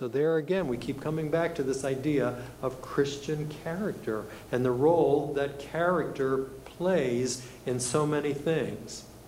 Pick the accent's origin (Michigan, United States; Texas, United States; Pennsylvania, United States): Pennsylvania, United States; Gettysburg; I was born and raised in Gettysburg, so Chambersburg was the big city just west of Gettysburg back when I was growing up.